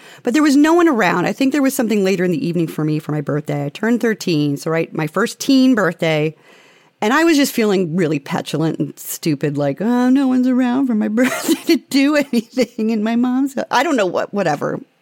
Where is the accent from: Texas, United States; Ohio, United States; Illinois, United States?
Ohio, United States; Kent; So I grew up in Kent, Ohio, which is most famously known for the Kent State shootings in 1970 on the Kent State campus.